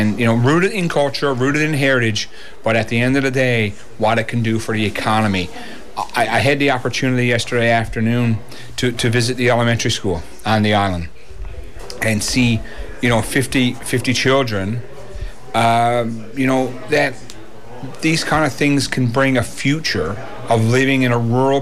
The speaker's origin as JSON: {"language": "English", "country": "Canada", "said": "as a Canadian, I look at Ireland"}